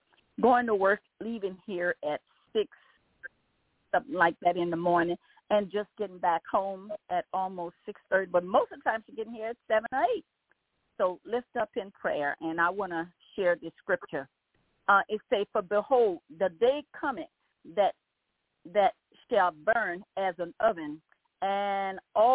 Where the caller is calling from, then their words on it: Baton Rouge, Louisiana, United States; I'm calling from Baton Rouge, Louisiana